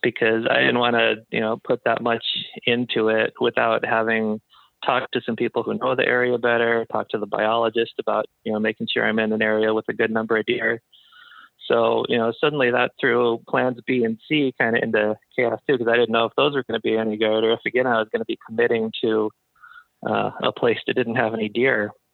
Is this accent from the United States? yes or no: yes; Midwest, United States; also born or lived in Alaska; I grew up hunting whitetail in the Midwest